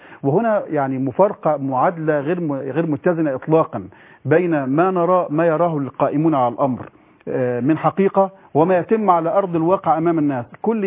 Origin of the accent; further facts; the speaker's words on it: Egypt; كلنا كمصريين يعني قلقين جدا جدا على بلدنا